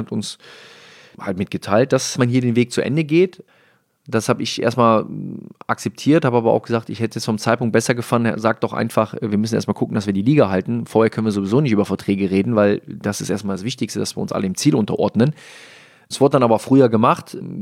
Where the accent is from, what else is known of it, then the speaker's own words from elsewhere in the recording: Rhineland, Germany; Als Rheinländer bringt man auch viel Energie mit.